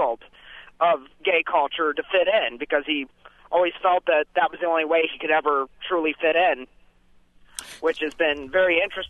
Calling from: Grand Rapids, Michigan, United States; I'm from Grand Rapids, Michigan.

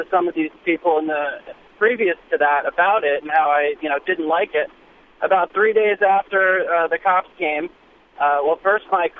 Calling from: Ithaca, New York, United States; I'm calling from Ithaca, but I live in Pittsburgh

